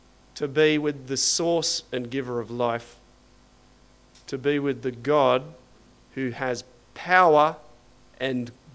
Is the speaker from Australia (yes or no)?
yes; Terry Hills, New South Wales, Australia; I'm a typical middle-aged bloke who grew up on the northern beaches of Sydney. I grew up in Terry Hills, went to Manly High School, and actually went to the Sydney Japanese School for primary school, so definitely local.